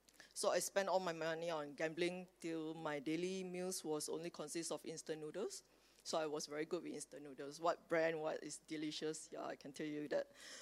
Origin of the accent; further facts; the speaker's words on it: Malaysia; I'm Malaysian.